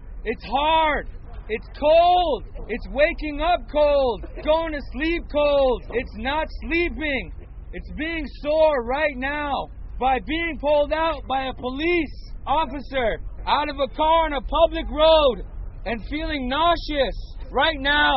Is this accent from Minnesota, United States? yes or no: no; Montana, United States; I'm from the Blackfeet Nation. I've been in Standing Rock since August